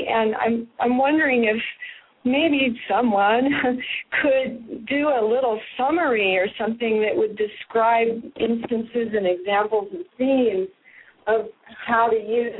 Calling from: Ashland, Oregon, United States; from Ashland, Oregon.

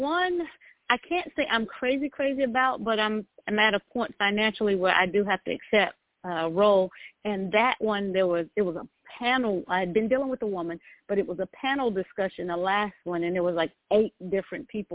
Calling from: Georgia, United States; It seems like it's a theme today. I'm calling from Georgia.

